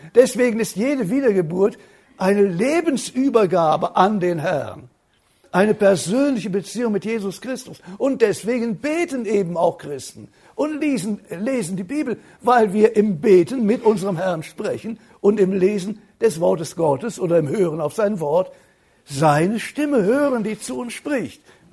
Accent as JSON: {"language": "German", "town": "Cologne", "region": "North Rhine-Westphalia", "country": "Germany", "tie": "born or raised there", "said": "Ich bin in Köln geboren, eine Kölsche Jung, wie man so sagt, aber keineswegs stolz darauf."}